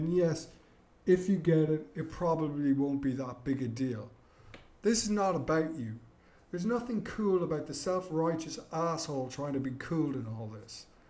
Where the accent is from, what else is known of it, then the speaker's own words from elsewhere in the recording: Ireland; I'm Irish, so I'm only speaking to how our government has reacted.